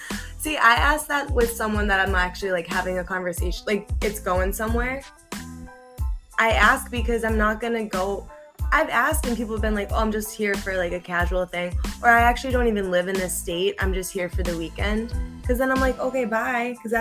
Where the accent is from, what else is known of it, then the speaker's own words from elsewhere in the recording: Boston, Massachusetts, United States; Oh, I'm from Boston, so I like the Patriots.